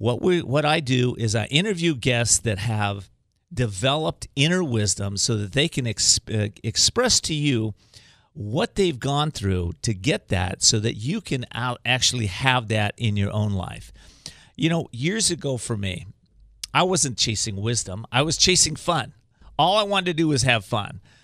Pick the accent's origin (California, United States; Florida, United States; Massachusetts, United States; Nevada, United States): California, United States; Whittier; my middle-class family that grew up, I grew up in Whittier, California, and we were religious people, but we weren't spiritual people.